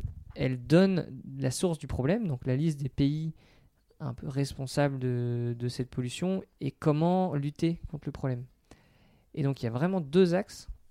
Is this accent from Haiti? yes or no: no; Concarneau, Brittany, France; J'ai grandi à Concarneau